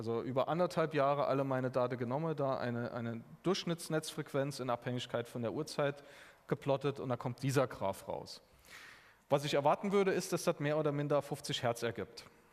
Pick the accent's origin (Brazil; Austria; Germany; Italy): Austria; ich kann als Österreicher meinen Strom in einem französischen Kernkraftwerk kaufen